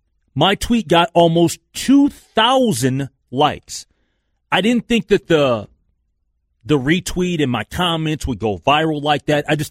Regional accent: Minnesota, United States; as a Minnesotan and understanding the great Minnesota get-together

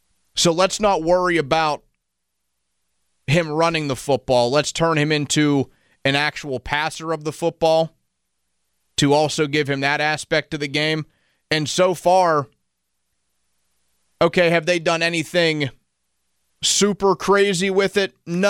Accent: Greensburg, Pennsylvania, United States; Dave, I appreciate the call, especially anybody who calls in from Greensburg, my hometown.

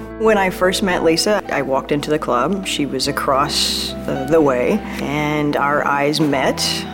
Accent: Midwest, United States; We grew up both in the Midwest, strong family values.

